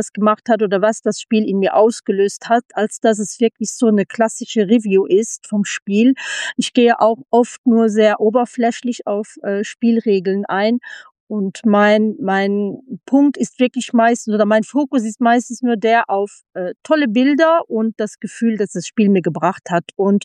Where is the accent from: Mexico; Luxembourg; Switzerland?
Luxembourg; dadurch, dass wir als Luxemburger so ein bisschen zwischen den zwei Welten leben